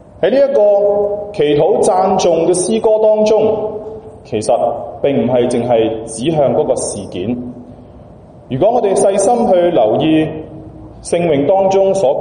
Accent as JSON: {"language": "Cantonese", "country": "China", "said": "而系我哋中国人传统"}